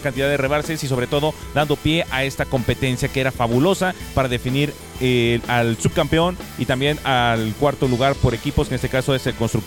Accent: Mexico; es lo que todos quisiéramos como mexicanos

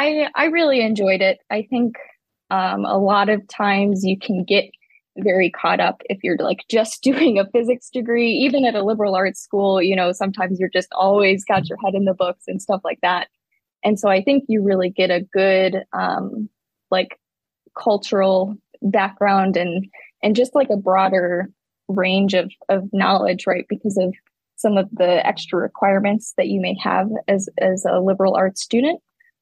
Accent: Illinois, United States; I grew up about 60 miles south of Chicago, in a pretty rural area.

